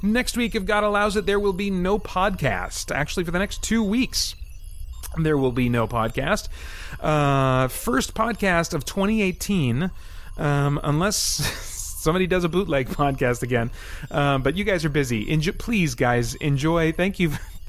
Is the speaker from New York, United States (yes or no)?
no; Montana, United States; born there; I'm not Canadian. About. I was born in Montana, which is pretty close to Canada.